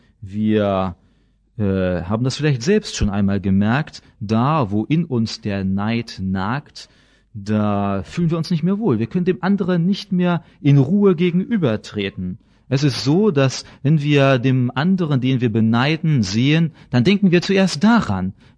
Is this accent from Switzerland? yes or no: yes; Basel, Basel-Stadt, Switzerland; dass beispielsweise in Basel, da wo ich herkomme